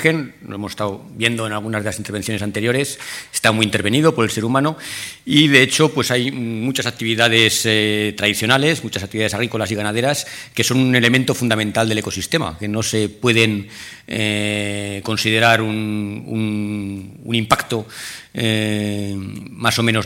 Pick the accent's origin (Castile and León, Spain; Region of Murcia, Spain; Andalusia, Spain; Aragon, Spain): Aragon, Spain; Zaragoza; 50% de mi sangre es de Orgañá, pero bueno, ya nací en Zaragoza y aunque toda mi familia paterna es de aquí, es allí donde me he criado